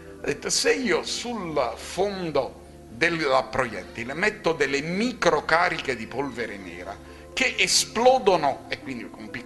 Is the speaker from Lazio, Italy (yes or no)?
no; Naples, Campania, Italy; tenete conto che io sono napoletano